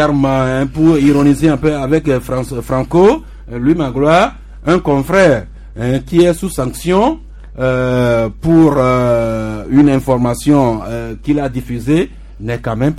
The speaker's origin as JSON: {"language": "French", "country": "Togo", "said": "Il est passé par chez nous, au Togo"}